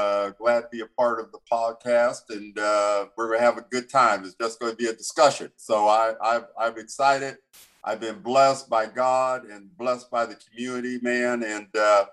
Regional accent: Santa Barbara, California, United States; First of all, born and raised in Santa Barbara.

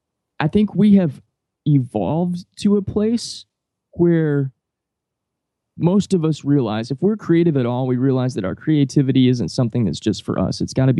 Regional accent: the South, United States; I grew up in the South in America.

